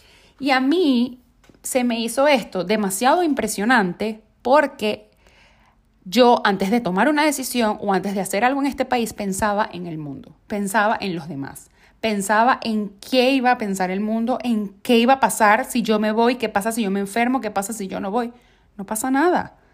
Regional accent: Venezuela; moved away; ni siquiera fue que cuando salí de Venezuela

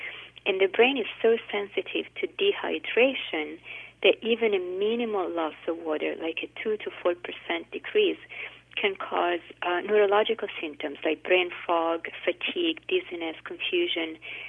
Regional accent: Italy; also born or lived in United States; I grew up in Italy, and I can attest to how different the diet there is from the United States, and I lived in the States long enough to really appreciate the difference.

